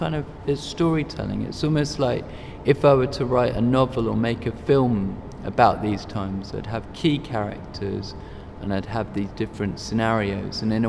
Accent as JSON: {"language": "English", "town": "Bradford", "region": "Yorkshire and the Humber", "country": "United Kingdom", "tie": "born there", "said": "I was born in Bradford, and so, you know, born British, my father's a British man, and my mother's from India."}